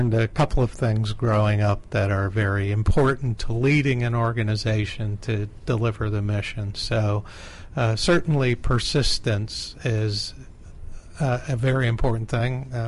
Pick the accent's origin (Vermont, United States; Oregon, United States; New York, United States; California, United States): New York, United States; Messina; I grew up in a little town called Messina, New York.